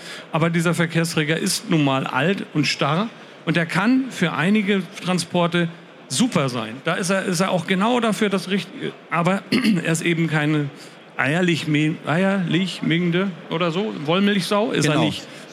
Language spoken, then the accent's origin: German; Hamburg, Germany; Das sind wir beide als Hamburger